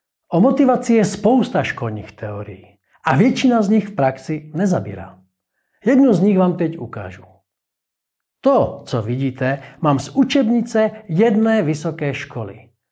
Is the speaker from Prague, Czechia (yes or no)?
no; Moravian-Silesian Region, Czechia; Vyrostl jsem za socialismu mezi horníky na Karvinsku. Pár kilometrů od polských hranic. Můj otec, bratr i většina spolužáků a kamarádů v dolech pracovala.